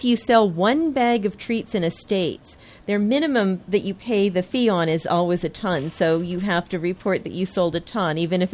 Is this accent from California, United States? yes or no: yes; San Diego, California, United States; also born or lived in Boston; now in Philadelphia, United States; Well, I'm originally from San Diego, but I lived in Boston for many, many years, and now I've been in the general Philadelphia area for many years.